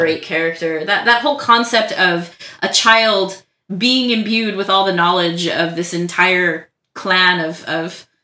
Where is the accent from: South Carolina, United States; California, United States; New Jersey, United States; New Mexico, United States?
California, United States; San Diego; And, you know, I grew up in San Diego and I've been going to the con since I was little.